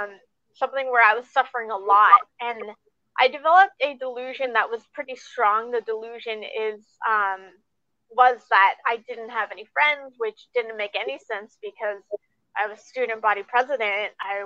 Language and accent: English; United States; born there; I'm Pakistani. I was born in America, though.